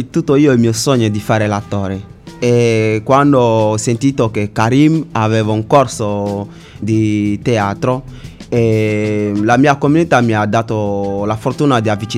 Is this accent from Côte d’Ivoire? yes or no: yes; Côte d’Ivoire; now in Cagliari, Italy; Io vengo dalla Costa d'Avorio.